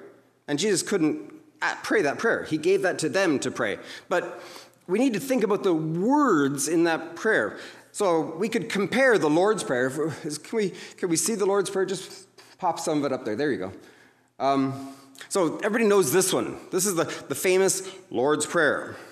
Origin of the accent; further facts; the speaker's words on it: Canada; and I grew up in Canada, and maybe some of you had the same experience.